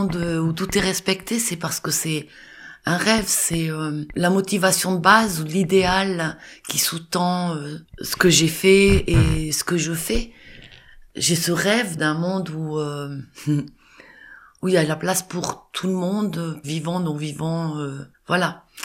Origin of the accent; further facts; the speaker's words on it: Valais, Switzerland; also born or lived in Bern; je peux dire que je suis valaisanne, mais je suis née à Berne.